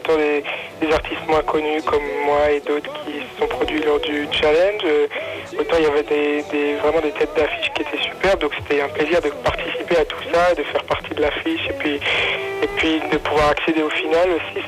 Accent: Mulhouse, Grand Est, France; born there; now in Rennes, France; Non, suis alsacien d'origine, je suis né à Mulhouse.

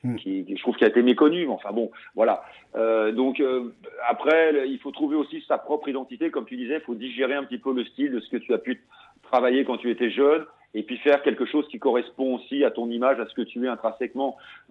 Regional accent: Paris, Île-de-France, France; moi je suis né à Paris, je suis un vrai petit parisien, donc c'est du blues blanc, du blues urbain, parce que j'ai toujours vécu à la ville, à Paris

